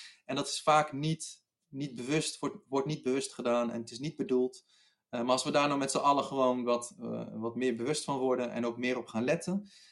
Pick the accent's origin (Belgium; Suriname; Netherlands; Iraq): Netherlands; born there; Ik bedoel, ik ben hier geboren